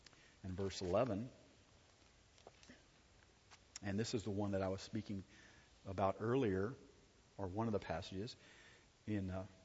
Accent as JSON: {"language": "English", "region": "Texas", "country": "United States", "said": "Well, I'm a Texan, so I can say what I want, right?"}